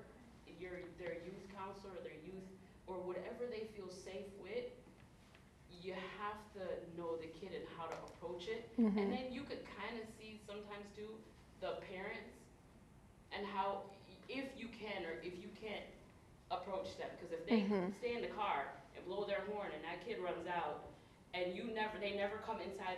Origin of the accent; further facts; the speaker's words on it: Belize; different cultures are different. I'm from Belize